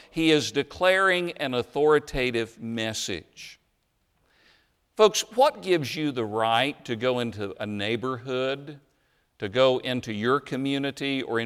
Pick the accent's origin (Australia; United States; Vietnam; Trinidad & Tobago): United States; Tennessee; You see, I grew up in Tennessee. I was from a Southern Baptist background, and I attended part of my time growing up from an unchurched family.